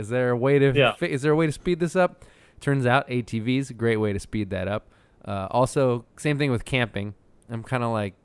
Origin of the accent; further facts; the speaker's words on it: Reedley, California, United States; It's basically like a weekend where I grew up in Reedley, but for rich people.